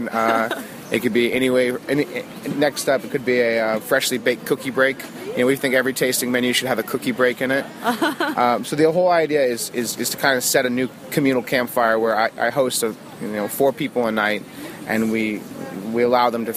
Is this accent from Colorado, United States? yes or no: yes; Colorado, United States; I'm from Colorado. I'm very proud. We just happen to be at the right elevation and have the right terroir for it.